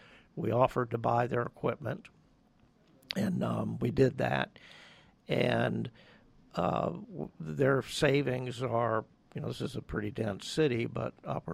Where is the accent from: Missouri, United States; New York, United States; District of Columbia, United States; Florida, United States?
Florida, United States; my hometown, Central Florida